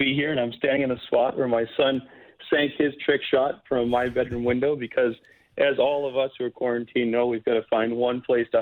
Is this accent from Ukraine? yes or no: no; Boston, Massachusetts, United States; now in Calgary, California, United States; I grew up in Boston. She grew up in the Midwest of the U.S., and we could not possibly feel more at home in this league and in this city than we do right now.